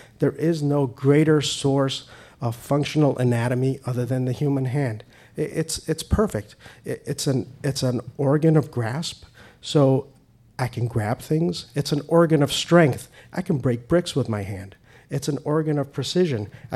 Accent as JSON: {"language": "English", "country": "Iran", "moved": "yes", "said": "I'm Persian. I'm an immigrant from Iran."}